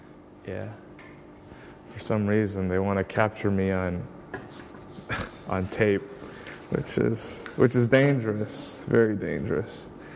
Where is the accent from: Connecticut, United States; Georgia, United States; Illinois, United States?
Illinois, United States; Chicago; I'm from the Chicago area. My wife and I are from the Chicago area.